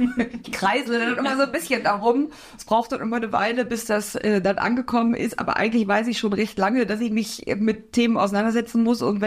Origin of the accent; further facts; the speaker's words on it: Berlin, Germany; born there; gebürtige Berlinerin, sitze deswegen sehr gerne hier und gucke in den Berliner Himmel, wohne schon seit langer Zeit im Rheinland.